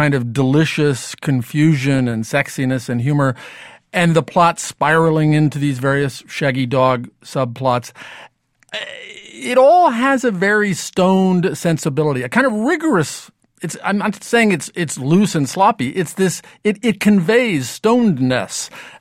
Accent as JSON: {"language": "English", "region": "Midwest", "country": "United States", "tie": "born or raised there", "said": "I grew up in the Midwest, and I'd heard about this guy in Cleveland when I was a little kid"}